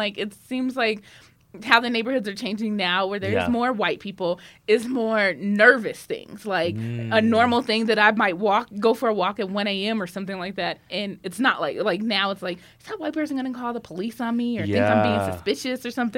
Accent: Denver, Colorado, United States; Yes, born and raised in Denver, not far from here, in City Park.

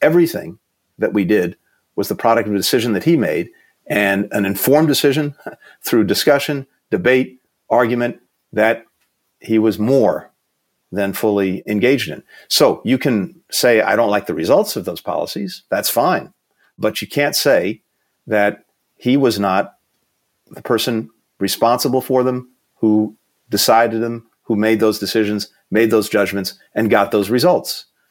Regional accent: New York, United States; I have to say I'm originally from New York, so I'm really a Knicks fan.

